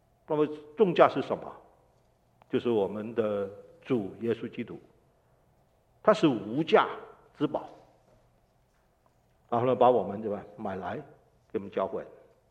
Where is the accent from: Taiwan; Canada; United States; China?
United States; 那就是我们美国人了，是不是？